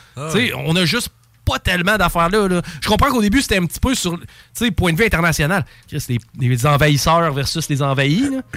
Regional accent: Canada; c'est un conflit dans lequel moi, là, en tant que Canadien, là, je veux dire, je peux pas.

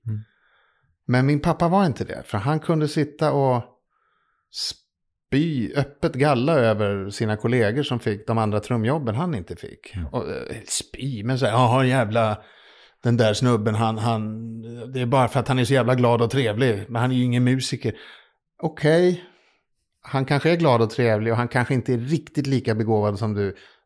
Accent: Stockholm, Stockholm County, Sweden; Så att jag har bott i Vasastan och Rörstrands, alltså Birkastan i hela mitt liv.

